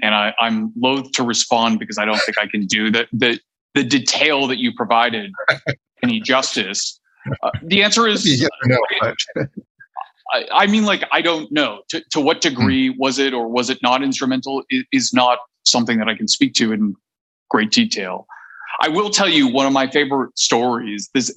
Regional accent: Canada; I'm Canadian enough to have a pretty permissive approach to what should and shouldn't be allowed.

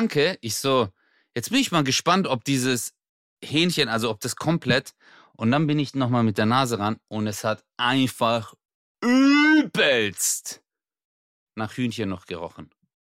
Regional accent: Baden-Württemberg, Germany; Ich bin Schwabe.

